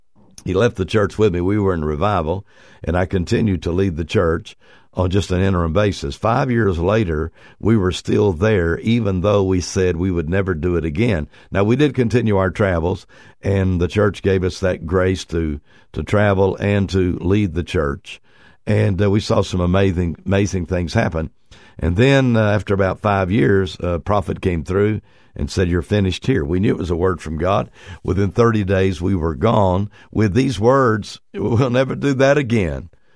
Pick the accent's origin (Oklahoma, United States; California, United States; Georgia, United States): Oklahoma, United States; now in Austin, United States; We grew up in Oklahoma. We're going to stay in Oklahoma.